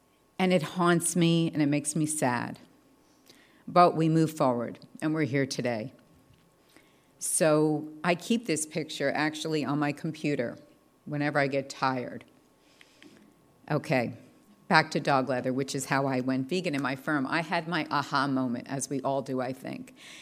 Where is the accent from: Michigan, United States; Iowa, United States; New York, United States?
New York, United States; I'm from New York originally, and they were born in the winter, very cold winter in January.